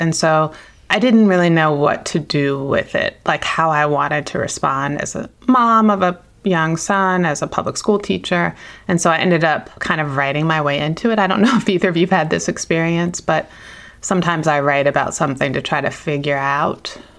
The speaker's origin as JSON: {"language": "English", "region": "Virginia", "country": "United States", "tie": "born or raised there", "said": "I inherited this idea of home was going back 10 hours to South Carolina, where my aunties and uncles and a bazillion cousins lived, and my grandma, and then coming home to Virginia."}